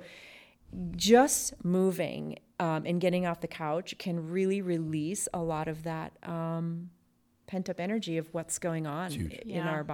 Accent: Midwest, United States; I grew up in the Midwest, and my grandparents owned a farm. And they had a huge farmhouse, 3 stories, huge.

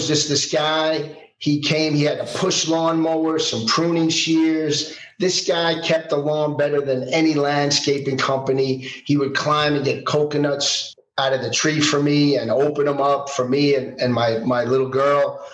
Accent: Manhattan, New York, United States; I grew up in Manhattan.

